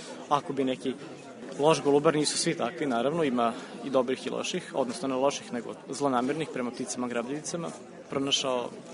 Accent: Vršac, Vojvodina, Serbia; Ja sam rođen u Vršcu i praktično sam sve vreme tu, s nekim malim odsustvima kad sam bio dete, odnosno dečak

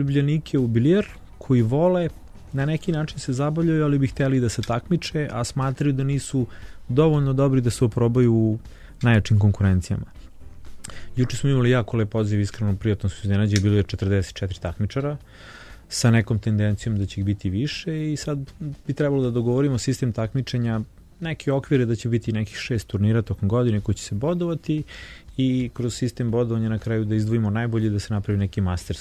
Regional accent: Smederevo, Šumadija and Western Serbia, Serbia; now in Belgrade, Serbia; ja sam inače rodom, mislim, mi smo inače rodom iz Smedra, doselio sam se u Beograd

